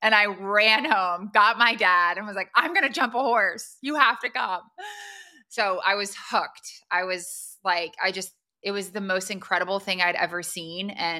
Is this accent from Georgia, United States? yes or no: yes; Georgia, United States; I grew up outside of Atlanta